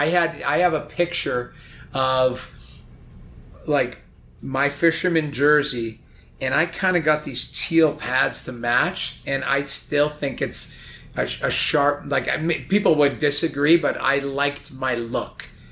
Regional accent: Edmonton, Alberta, Canada; So I grew up in Edmonton.

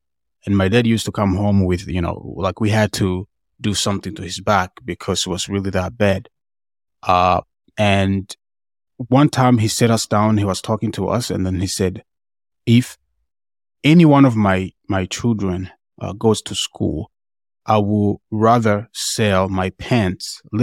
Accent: Tanzania; I'm from East Africa, Tanzania.

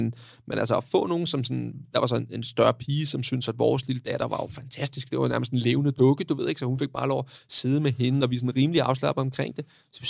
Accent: Capital Region of Denmark, Denmark; nu kommer jeg fra Vestegnen

